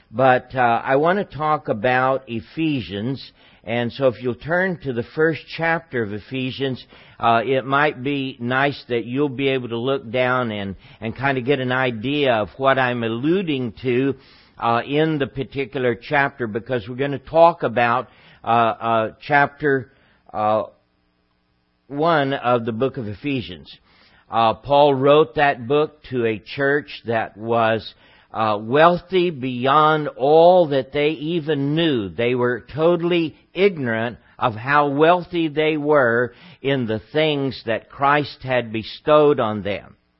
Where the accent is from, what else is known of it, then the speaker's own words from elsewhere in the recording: Texas, United States; I'm a Texan, and by the grace of God, I'll stay a Texan that way.